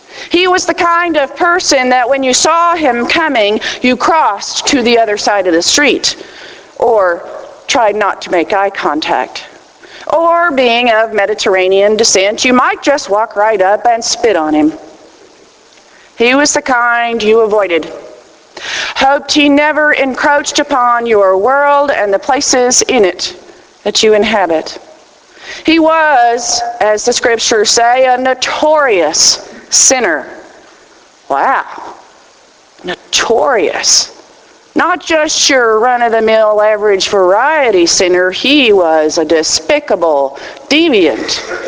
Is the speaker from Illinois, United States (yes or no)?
no; Texas, United States; accent: Texas; Just as I was raised in Texas, around people with Texas accents, and so that is the form of English that I learned.